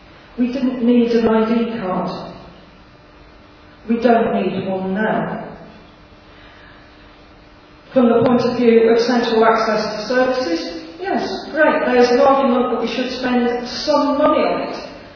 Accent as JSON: {"language": "English", "town": "Coventry", "region": "West Midlands", "country": "United Kingdom", "tie": "born or raised there", "said": "I grew up in Coventry, which has a very large Irish population. It's just down the road from Birmingham, which has a very large Irish population."}